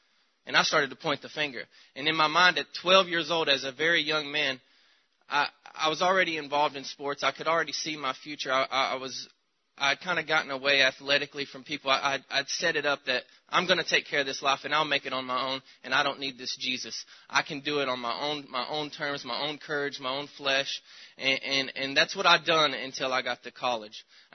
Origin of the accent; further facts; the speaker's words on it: the South, United States; But so I, you know, I'm from the South. I grew up in a, you know, Southern Pentecostal background.